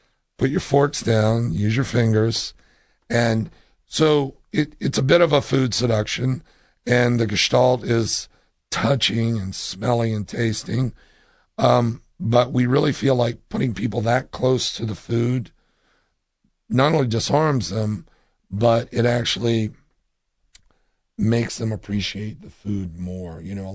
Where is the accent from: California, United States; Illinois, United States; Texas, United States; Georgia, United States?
Georgia, United States; Savannah; He grew up in Jacksonville. I grew up in Savannah.